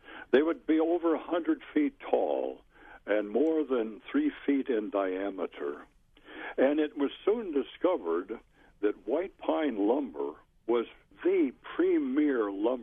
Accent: Wisconsin, United States; I run a tree farm in central Wisconsin, a couple of miles from where I grew up in Washera County.

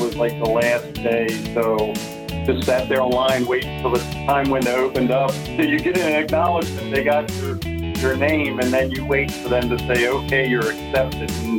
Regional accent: Catonsville, Maryland, United States; Was born and raised in Catonsville, Maryland. And I'm currently still living in Catonsville, Maryland.

